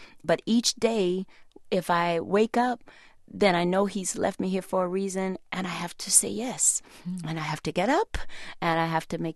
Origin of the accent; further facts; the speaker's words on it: Texas, United States; because, see, I came from Texas and sang in the Baptist Church Choir, so all I knew was